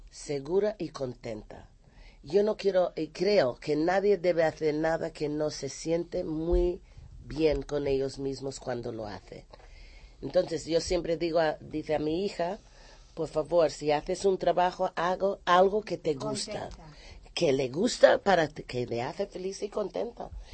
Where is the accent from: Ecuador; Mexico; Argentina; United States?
United States; Spanish is a second language; now in Spain; Y yo soy de Estados Unidos. Y orgullosa y lo amo, mi país y todo, pero estoy enamoradísimo de España.